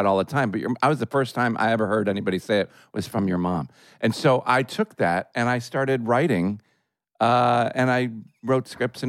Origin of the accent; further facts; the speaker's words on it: Chicago, Illinois, United States; I grew up in Chicago with, you know, looking at Hollywood like this thing that was unachievable.